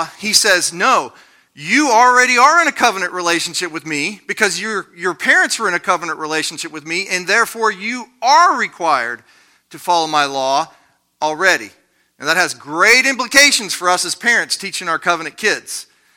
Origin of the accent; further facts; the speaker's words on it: Ohio, United States; I came from Ohio.